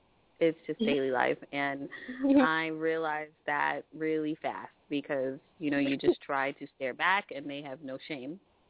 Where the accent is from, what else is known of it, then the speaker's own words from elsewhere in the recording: Riverside, California, United States; well, I'm from Riverside, you know, somewhere small, coming